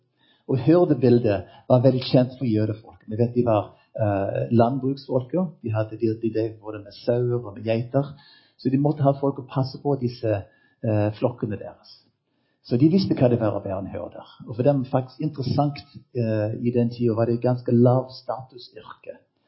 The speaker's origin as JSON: {"language": "Norwegian", "country": "Japan", "tie": "born or raised there", "also_born_or_lived": "United States", "second_language": "Norwegian", "moved": "as an adult", "lives_now": "Norway", "said": "Jeg er født i Japan, faktisk av amerikanske misjonærforeldre. Vokste opp i Japan og i USA. Kom til Norge da jeg var 22 år for å jobbe som musiker i symfoniorkestret i Stavanger."}